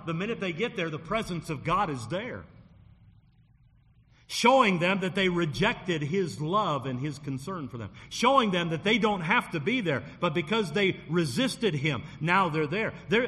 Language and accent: English; Detroit, Michigan, United States; I grew up in Detroit, and we had ours in 1967, downtown Detroit.